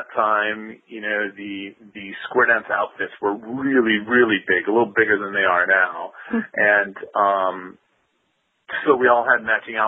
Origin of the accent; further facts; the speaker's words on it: Oxnard, California, United States; born there; also born or lived in Lompoc / Santa Barbara; I was born in Oxnard, California